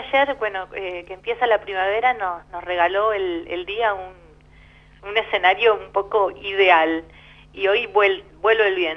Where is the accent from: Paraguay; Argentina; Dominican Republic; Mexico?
Argentina; Patagonia; Yo soy re patagónica también con esos gustos